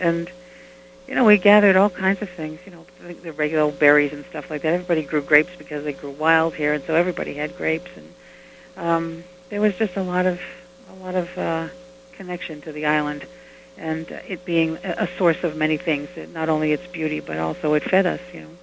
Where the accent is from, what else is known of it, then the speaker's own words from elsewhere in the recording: Martha's Vineyard, Massachusetts, United States; But I grew up on Martha's Vineyard, and so I do a lot of stories that come from here